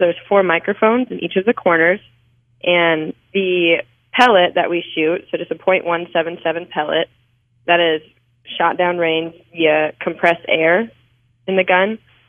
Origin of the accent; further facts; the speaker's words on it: Montana, United States; So I grew up in Montana, which is obviously another state that's big into hunting, firearms, things like that.